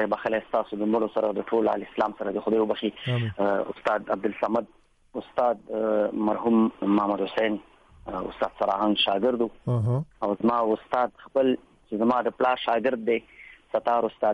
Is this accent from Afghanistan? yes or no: yes; Jalalabad, Nangarhar, Afghanistan; born there; زه په جلال آباد ښار کې پیدا شوم، په ریګ شامت خان منطقه یو کلی ورته وایي په هغه ځای کې پیدا شوم.